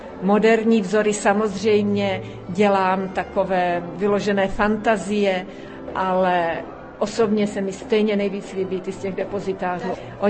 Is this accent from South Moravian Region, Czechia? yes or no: no; Rožnov pod Radhoštěm, Zlín Region, Czechia; Tak já, protože jsem z Rožnova a tam je velký depozitář